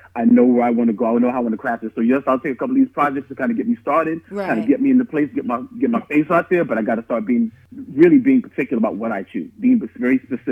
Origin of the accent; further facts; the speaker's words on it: New York City, New York, United States; I'm from the Bronx, and boom, that was it.